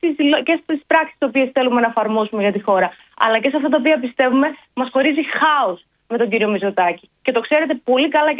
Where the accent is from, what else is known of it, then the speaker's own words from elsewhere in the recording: Greece; Η πατρίδα μου είναι η Ελλάδα.